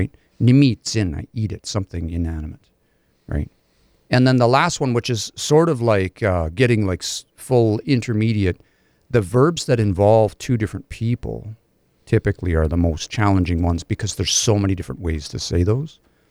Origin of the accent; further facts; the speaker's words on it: Canada; growing up in Treaty 6 territory, right?